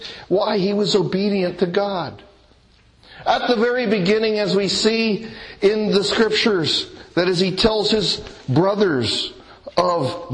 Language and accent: English; Dothan, Alabama, United States; People ask me, that's some accent you have, you aren't from around here, where are you from? I said, Dothan. Dothan, Alabama.